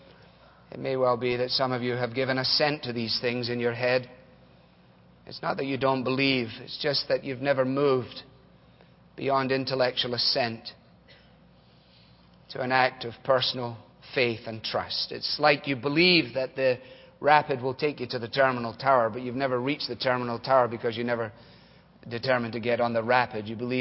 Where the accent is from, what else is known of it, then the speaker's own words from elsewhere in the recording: Scotland, United Kingdom; As a boy growing up in Scotland